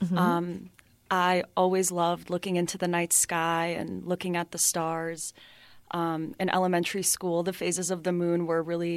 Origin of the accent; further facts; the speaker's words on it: Florida, United States; So my family's Hungarian, but I grew up in the United States and I went to high school in South Florida.